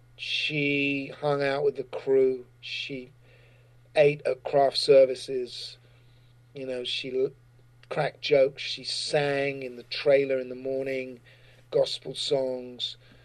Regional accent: England, United Kingdom; because being English, coming out of the music business, but also acting

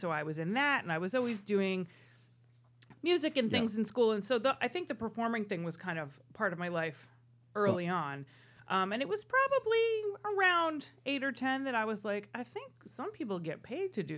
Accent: Freehold, New Jersey, United States; Born and raised in Freehold, New Jersey, hometown

